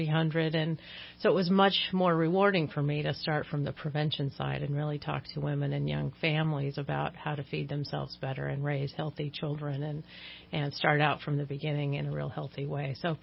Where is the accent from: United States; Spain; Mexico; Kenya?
United States; Reading, Pennsylvania; I'm from, born and raised in Reading.